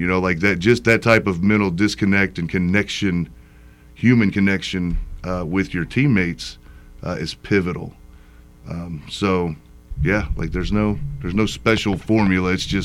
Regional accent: Kirklin, Indiana, United States; I grew up in Kirkland. Came from a less than perfect home, right?

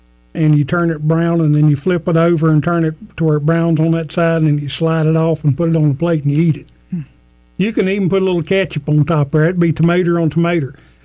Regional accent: the South, United States; Yes, I grew up in the South. What they call the South.

